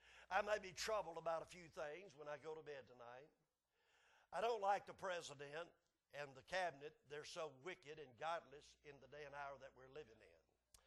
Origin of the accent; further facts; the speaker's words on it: United States; And I'm an American, buddy. I'm a flag-toting, flag-waving American.